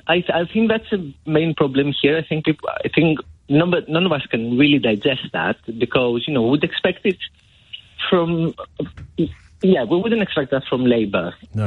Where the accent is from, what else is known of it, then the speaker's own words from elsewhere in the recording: Greece; moved away as an adult; now in United Kingdom; So I'm personally Greek, so I moved from Greece to the UK.